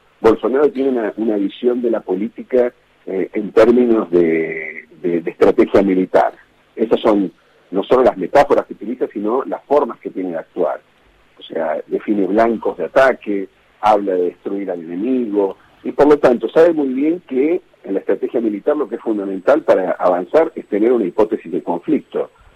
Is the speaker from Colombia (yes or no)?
no; Argentina; como argentinos